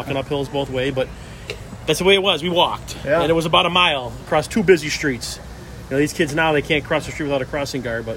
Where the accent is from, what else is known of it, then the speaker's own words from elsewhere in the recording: Chicago, Illinois, United States; I grew up in Ashburn, 77th and Trumbull, down the street from Dooley Park.